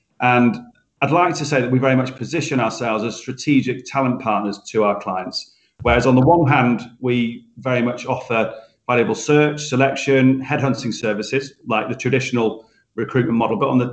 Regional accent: North West England, United Kingdom; born there; I am purporting to be French, Spencer, but I'm not French. I was born near Rochdale, so definitely not French.

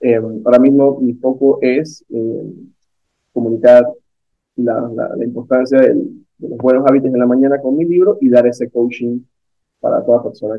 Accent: Panama; soy panameño, nacido en Panamá, y tengo 42 años

